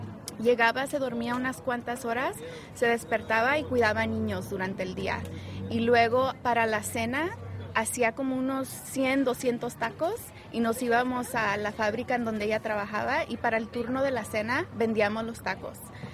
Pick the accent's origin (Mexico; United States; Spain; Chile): United States; cuando yo me estaba desarrollando de niña aquí en los Estados Unidos, porque no era ni americana ni era mexicana y batallé con bullies en la escuela.